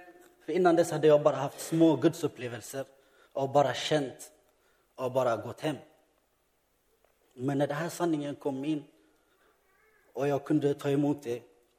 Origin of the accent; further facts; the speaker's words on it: Ethiopia; Eller för att jag är från Etiopien så jag får ingång från den kulturen.